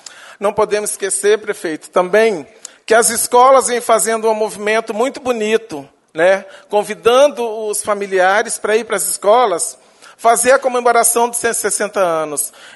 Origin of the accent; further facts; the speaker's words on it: Minas Gerais, Brazil; now in Santa Maria de Jetibá, Brazil; Eu sou mineiro, estou no Espírito Santo já há muitos anos, morei em Vila Pavão